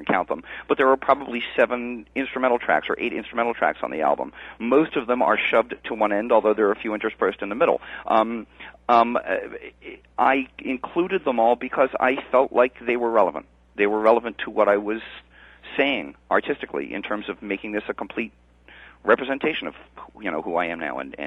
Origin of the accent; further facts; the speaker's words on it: New York, United States; me being a New Yorker, you know, I'm used to New York media or even West Coast media.